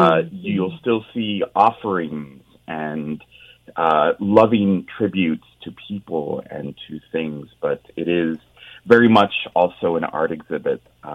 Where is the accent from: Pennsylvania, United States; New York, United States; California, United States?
California, United States; San Francisco; I myself, as someone who was born and raised in San Francisco, have been going to SOMARTS events since I was a child in the 80s.